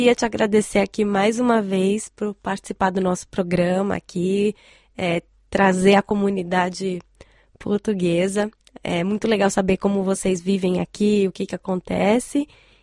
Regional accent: Brazil; now in China; E eu, como brasileira, quero me convidar aí para participar dessa comunidade também, já que eu falo português.

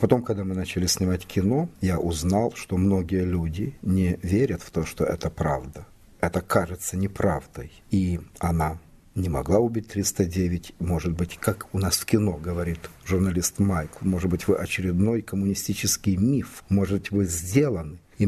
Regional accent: Ukraine; now in Russia; я украинец, живущий в России. Часть моей семьи, мои родственники, братья, сестры живут на Украине.

